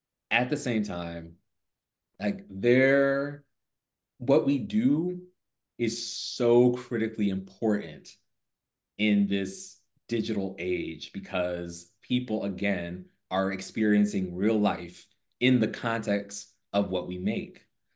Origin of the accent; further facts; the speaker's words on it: the South, United States; To borrow from my experience as a Southerner.